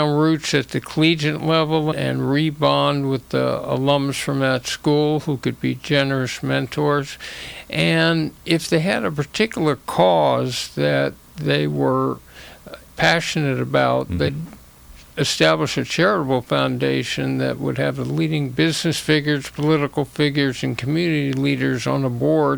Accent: Los Angeles, California, United States; So I grew up in Los Angeles, and after a year at UCLA, went to UC Berkeley in the tumultuous 60s.

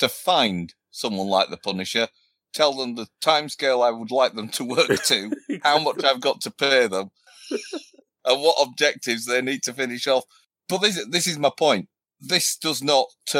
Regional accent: England, United Kingdom; Sorry, I'm English.

